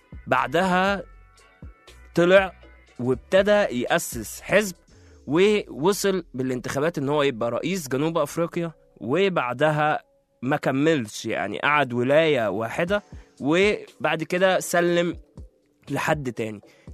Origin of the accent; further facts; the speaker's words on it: Egypt; انا كبلد كمصري هحب ان انا اعيش في استقرار